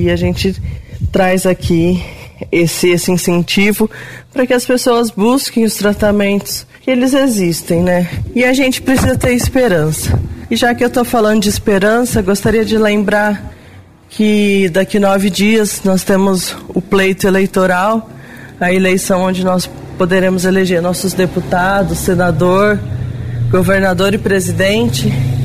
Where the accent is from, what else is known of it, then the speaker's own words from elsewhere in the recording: Brazil; Porque eu acho que essa era a nossa maior qualidade enquanto brasileiro, né?